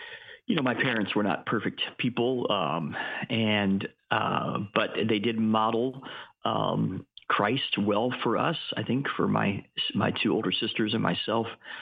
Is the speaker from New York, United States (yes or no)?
no; Lakeland, Florida, United States; also born or lived in Brooksville / Orlando / Kansas / Tampa; So actually, I grew up in Central Florida for the most part. I was born in Brooksville, which is Hernando County, and lived in Orlando, Puerto Rico for a short time. And Lakeland was really my hometown.